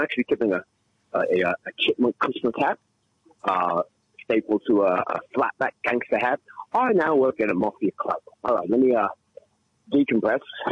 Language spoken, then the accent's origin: English; England, United Kingdom; now in Bronx, United States; So I came to the Bronx. I was born in England. I'm English.